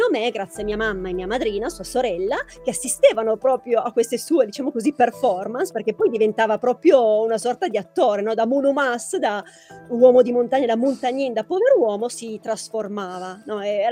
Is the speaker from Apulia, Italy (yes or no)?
no; Piedmont, Italy; sono piemontese al 100%, sempre vissuto qui, tra l'altro in provincia di Cuneo